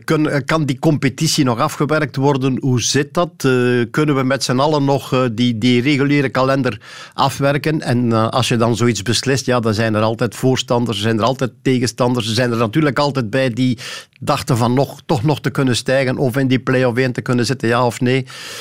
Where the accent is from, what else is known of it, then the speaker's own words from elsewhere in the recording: Sint-Niklaas, Flanders, Belgium; born there; also born or lived in Temse; Eigenlijk was het Temse, maar ik woon al langer in Sint-Niklaas dan ik in Temse gewoond heb. Dus laat ons maar zeggen, ik woon in de straat waar ik geboren ben.